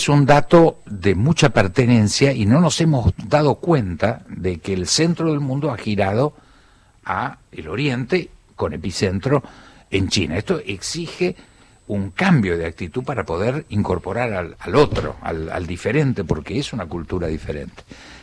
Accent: Villaguay, Entre Ríos, Argentina; born there; yo soy de origen entrerriano

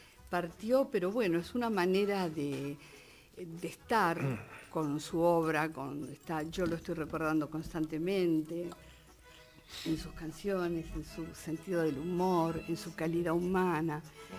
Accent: Mendoza, Argentina; also born or lived in Rosario / La Rioja; nosotros radicábamos indistintamente entre Rosario, que es donde yo nací, y en Mendoza, donde me crié.

